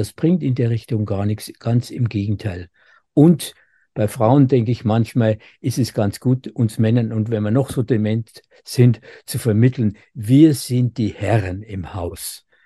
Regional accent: Bavaria, Germany; Und als Bayer sage ich natürlich, wissen Sie, es ist nicht gerade der Chiemsee

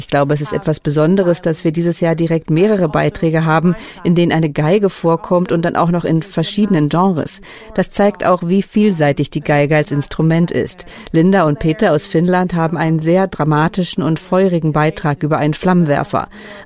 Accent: Luxembourg; born there; Meine Eltern stammen ursprünglich aus Slowenien. Ich wurde jedoch in Luxemburg geboren. Meine Eltern sind 2002 von Slowenien nach Luxemburg gezogen, um für die EU zu arbeiten.

